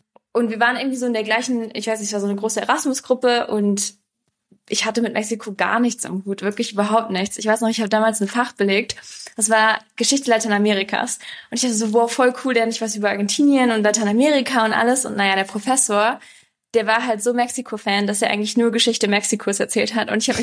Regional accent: Munich, Bavaria, Germany; now in Mexico; Also ich bin in München geboren und mein Papa ist aus Argentinien und meine Mama ist Deutsche. Das heißt, ich habe manchmal ein bisschen geschummelt, habe ich das Gefühl, weil ich halt schon seit klein auf mit 2 Kulturen aufgewachsen bin.

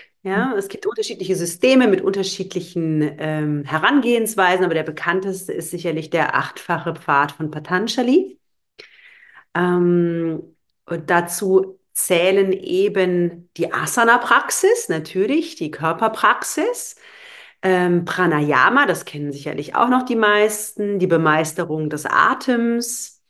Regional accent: Baden-Württemberg, Germany; ich komme aus der Freiburger Ecke, aus dem südlichen Raum hier.

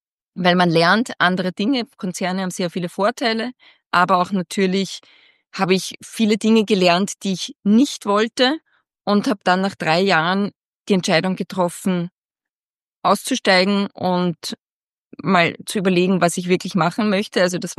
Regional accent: Austria; ich möchte einen Sport betreuen, wo wir als Österreicher auch erfolgreich sind.

